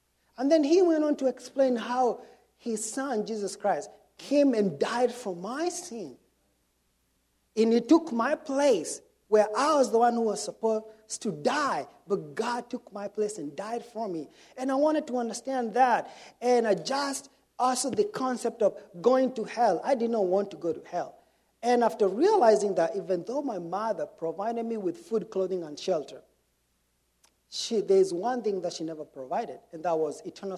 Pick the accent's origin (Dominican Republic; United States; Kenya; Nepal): Kenya; I was born and raised in Kenya. As you all can tell, I have, you know, a funny accent